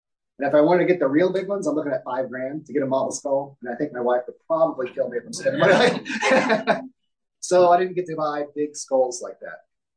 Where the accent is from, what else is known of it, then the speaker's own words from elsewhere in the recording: Evansville, Indiana, United States; There is actually, in my hometown of Evansville, Indiana, we have along the Ohio River, what's called a historical Indian site.